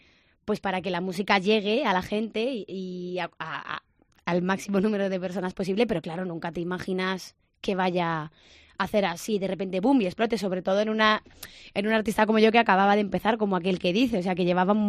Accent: Segovia, Castile and León, Spain; ya sabéis que yo soy de Segovia.

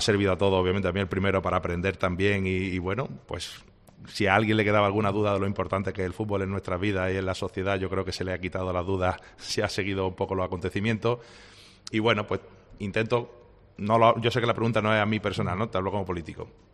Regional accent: Málaga, Andalusia, Spain; Pues mira, como malagueño, muchísima alegría

